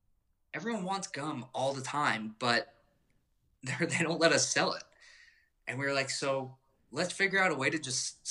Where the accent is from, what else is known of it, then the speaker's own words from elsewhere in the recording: Scottsdale, Arizona, United States; also born or lived in New Jersey; I was born in New Jersey. I lived there for a very, very short period of time. But I primarily grew up in Scottsdale.